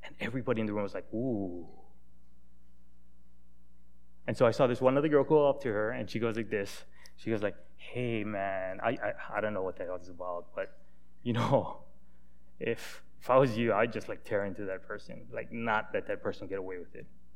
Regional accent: Hawaii, United States; Because I'm from Hawaii, so I use that as my out. I'm always on Hawaiian time, right?

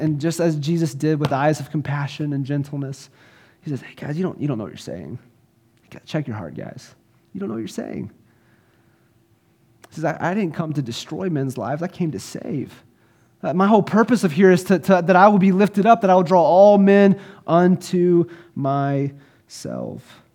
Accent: Columbia, South Carolina, United States; also born or lived in California; I grew up in Columbia, South Carolina, but I got saved.

